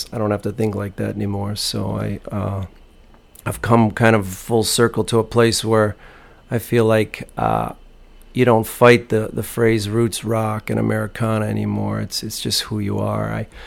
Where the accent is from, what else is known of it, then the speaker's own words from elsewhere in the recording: Milwaukee, Wisconsin, United States; born there; Well, I was born in Milwaukee, which is a big city, you know, so for the first 8 years of my life, I really had exposure to a lot of living in a big city and crime and all that kind of stuff.